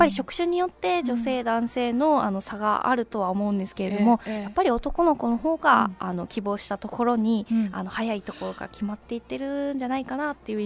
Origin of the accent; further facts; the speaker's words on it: Kyushu, Japan; 今年またお盆に、あの九州の方に帰ったんですけれども。